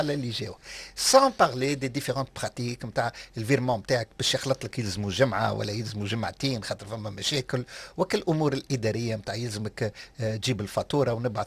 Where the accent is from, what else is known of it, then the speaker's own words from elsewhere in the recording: Tunisia; هذه اللغه انا نعرفها كتونسي